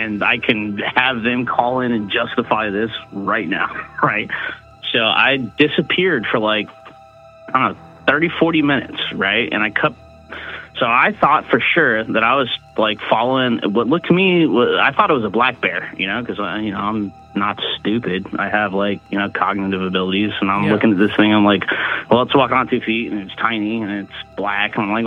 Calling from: Tampa, Florida, United States; from Tampa, Florida.

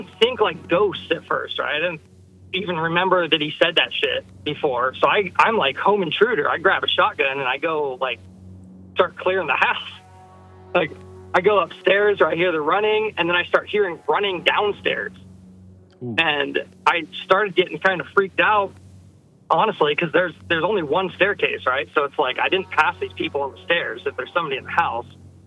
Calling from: Los Angeles, California, United States

